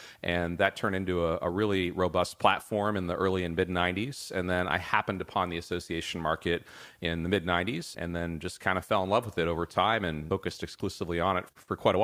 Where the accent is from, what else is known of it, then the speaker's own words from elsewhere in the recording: California, United States; so I'm from California, grew up in Silicon Valley, been programming computers since I was in single digit years